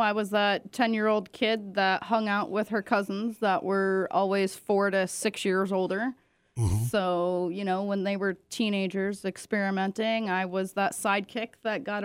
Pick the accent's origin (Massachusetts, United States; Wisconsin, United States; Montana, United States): Montana, United States; Martin City; Well, I'm from Martin City, Montana. I think there's a population of maybe not even 1,000 people in that little town. It's a little drive-by town and next to West Glacier, Montana